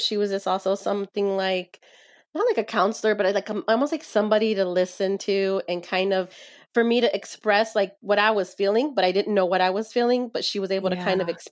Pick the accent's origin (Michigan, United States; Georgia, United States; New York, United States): Michigan, United States; Detroit; ever since I was little, I grew up in Detroit and we were just always obsessed with getting our cards read.